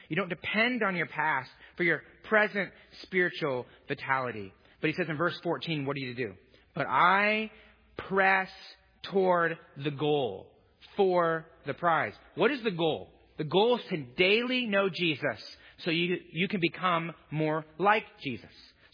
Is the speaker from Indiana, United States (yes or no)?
yes; Indiana, United States; And it's 2 o'clock in the morning and we're from Indiana.